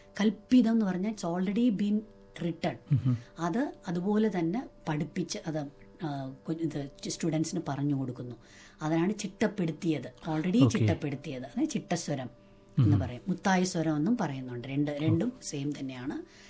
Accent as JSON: {"language": "Malayalam", "town": "Thiruvananthapuram", "region": "Kerala", "country": "India", "tie": "born or raised there", "said": "തിരുവനന്തപുരത്ത് ജനിച്ചു വളർന്ന കാരണം തിരുവനന്തപുരത്ത് സരസ്വതി മണ്ഡപം എന്ന് പറഞ്ഞ് തന്നെ പത്മനാഭസ്വാമി ക്ഷേത്രത്തിൻ്റെ അടുത്ത് ഒരു മണ്ഡപമുണ്ട്."}